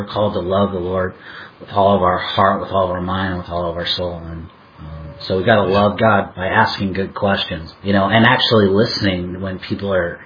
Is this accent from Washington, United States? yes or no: yes; Seattle, Washington, United States; also born or lived in Idaho; You know, I just think, like, growing up in Seattle and even in living in, you know, Idaho for a decade, it's just asking people questions.